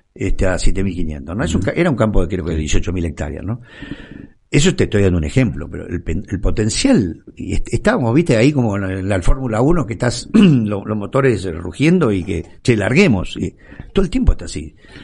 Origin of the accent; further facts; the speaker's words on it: Argentina; un país ganadero como la Argentina, porque somos ganaderos